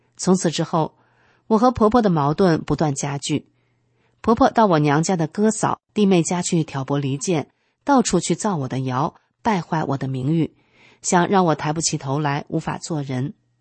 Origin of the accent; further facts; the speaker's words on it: Shandong, China; 我是山东人